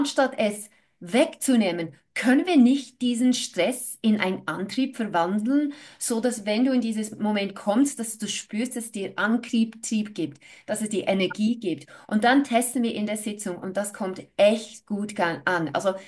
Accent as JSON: {"language": "German", "country": "New Zealand", "tie": "born or raised there", "said": "Also ich weiß, ich bin in Neuseeland aufgewachsen."}